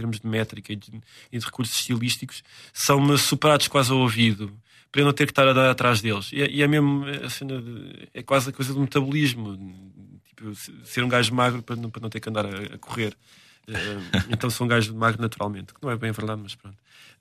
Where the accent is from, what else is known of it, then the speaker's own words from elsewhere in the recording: Beira, Portugal; Nós somos beirões, e então aquela comida que é pesada